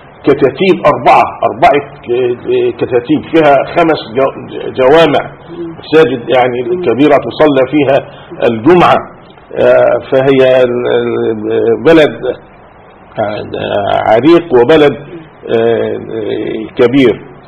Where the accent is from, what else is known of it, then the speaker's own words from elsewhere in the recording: Saft Turab, Gharbia, Egypt; فالله سبحانه وتعالى هو الذي هيأ هذه المسيرة في هذه القرية التي أشرت إليها، قرية صفت تراب.